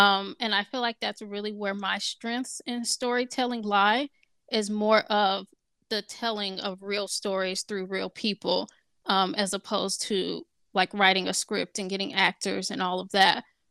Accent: Indianapolis, Indiana, United States; I was born and raised in Indiana, grew up there, and I honestly really love Indiana. I love the feel of the town, of being in Indianapolis.

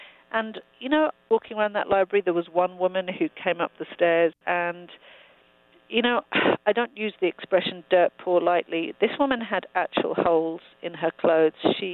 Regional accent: London, United Kingdom; I grew up in London for 30 years.

